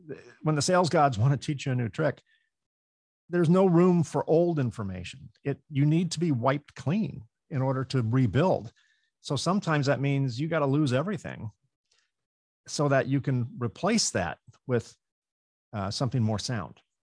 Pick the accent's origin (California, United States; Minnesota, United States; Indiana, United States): California, United States; but I'm from California, so you can just, you know, write me off in that term.